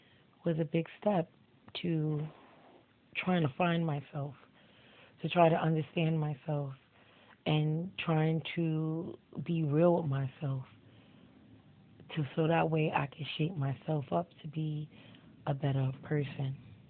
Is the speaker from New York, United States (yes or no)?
yes; Queens, New York, United States; I'm from Queens, New York.